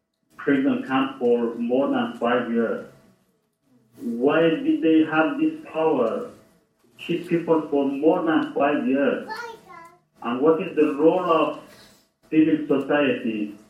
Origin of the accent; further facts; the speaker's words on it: Iran; English is a second language; I was born in Iran for 30 years, and I know that what is dictatorship system.